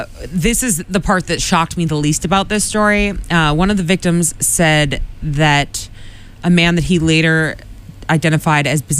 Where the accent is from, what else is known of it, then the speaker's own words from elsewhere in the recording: Quincy, United States; I grew up in Quincy, so this is why this kind of hits, literally hits close to home.